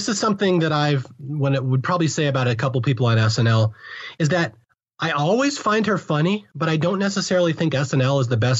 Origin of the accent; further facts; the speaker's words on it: Seattle, Washington, United States; I'm from Seattle. I'm a Seattle Seahawks fan.